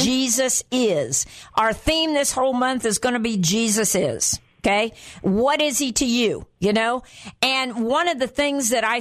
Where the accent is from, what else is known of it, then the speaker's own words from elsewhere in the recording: Guatemala; I grew up in Guatemala, which was next door to Mexico, and I turned 15 in Guatemala